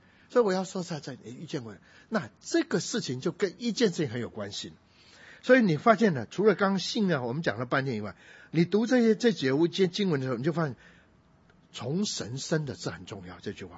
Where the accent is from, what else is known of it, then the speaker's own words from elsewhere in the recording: Muzha, Taipei, Taiwan; 因为我家小时候在木栅，我知道过年的时候每个人从南部来都要跑